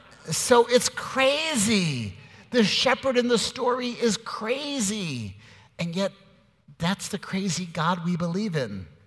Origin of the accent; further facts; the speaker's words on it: New York, United States; he's from New York, I was from New York.